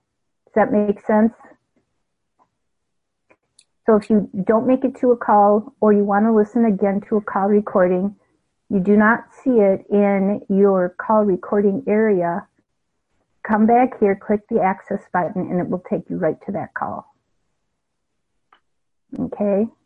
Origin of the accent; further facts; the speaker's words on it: Minneapolis, Minnesota, United States; I'm old enough, even though I grew up in Minneapolis, we had little doctor's office like every couple of blocks or so.